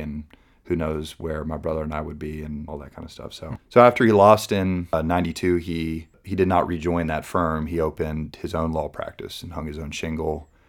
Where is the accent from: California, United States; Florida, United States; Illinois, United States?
Florida, United States; Shalimar; Yeah, I grew up in Shalimar, which is about 15 minutes from the ocean, and we grew up 3 miles from the back entrance of Eglin Air Force Base.